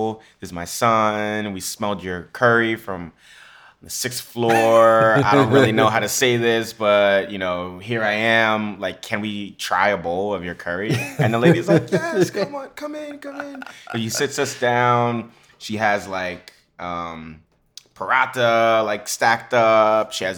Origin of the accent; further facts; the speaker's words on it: New York City, New York, United States; I think growing up in New York City toughens you as a kid because you have to, everything's a journey.